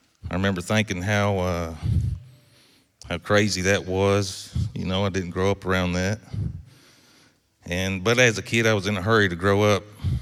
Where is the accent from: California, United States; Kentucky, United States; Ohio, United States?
Kentucky, United States; Owensboro; born there; I'm 41 years old. I was born here in Owensboro, Kentucky. January 1984.